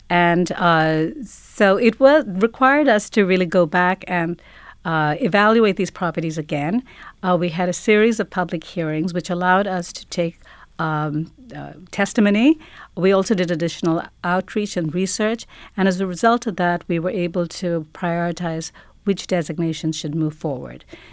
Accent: New York City, New York, United States; as a New Yorker, I understand that the city should evolve and grow, but the preservation of our unique buildings and our heritage is really vitally important.

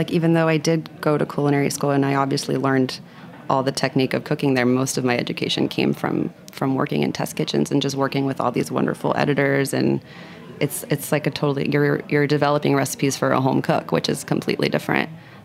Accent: Florida, United States; And I grew up in Central Florida, which, to be frank, was a little bit of a culinary wasteland when I was younger.

